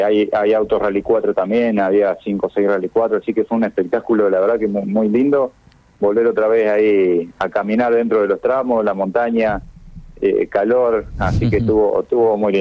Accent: Argentina; La verdad, nosotros en Argentina vemos el auto a lo lejos que aparece y no hay una persona que no empiece a gritar.

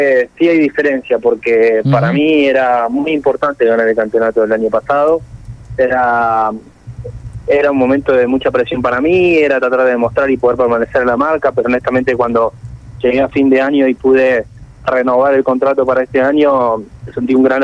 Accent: El Viso, Argentina; yo soy de Elviso, pero obviamente que yo me siento local, 100% local. Si bien está a 50 kilómetros de mi casa, me siento más local que nunca

